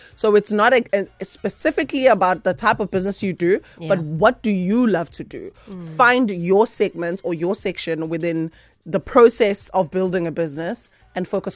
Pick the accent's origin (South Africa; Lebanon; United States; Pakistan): South Africa; True nature of being a South African, see a panda.